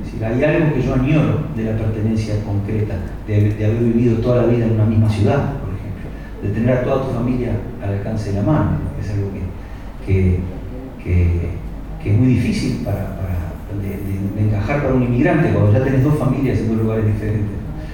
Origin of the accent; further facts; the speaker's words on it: Uruguay; yo ni oculto que soy uruguayo, ni mucho menos, ni tampoco hago un esfuerzo porque ya lo tengo dentro. Es decir, tengo este acento